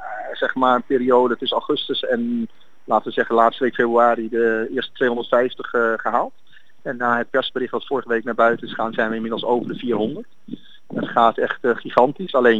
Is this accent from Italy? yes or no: yes; Italy; Als Italiaans zijn groei je op met het lekkere hazelnootpasta wereld Nutella natuurlijk.